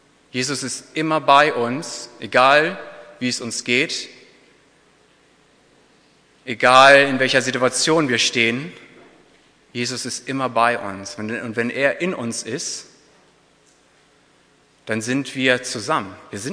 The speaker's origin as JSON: {"language": "German", "town": "Hockeln", "region": "Lower Saxony", "country": "Germany", "said": "ich komme aus der Nähe von Hildesheim, aus einem kleinen Dorf, aus Hockeln, ungefähr anderthalb Stunden Fahrzeit."}